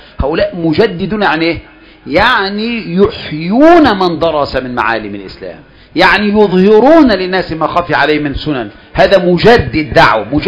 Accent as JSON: {"language": "Arabic", "region": "Kafr El Sheikh Governorate", "country": "Egypt", "said": "وإحنا عندنا في كفر الشيخ عرف في بعض مسائل، ونحن من يعني بلد وحيدة عامة"}